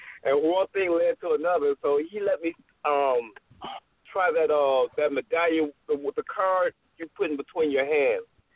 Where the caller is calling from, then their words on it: Detroit, Michigan, United States; I'm calling from Detroit, Michigan.